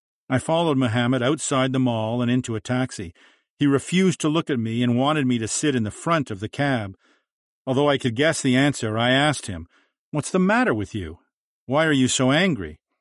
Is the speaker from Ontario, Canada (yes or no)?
no; Edmonton, Alberta, Canada; just like I did growing up in Edmonton.